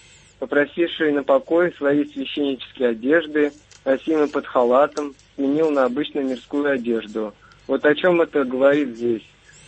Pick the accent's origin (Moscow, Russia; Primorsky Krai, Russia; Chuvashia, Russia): Chuvashia, Russia; Cheboksary; Вот, я из Чебоксара.